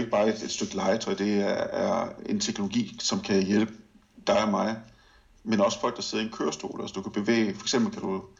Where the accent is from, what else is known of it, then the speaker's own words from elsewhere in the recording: Jutland, Denmark; moved away; Jeg er helt jyde. Og at bo i udlandet 17 år, det gør jeg ikke så...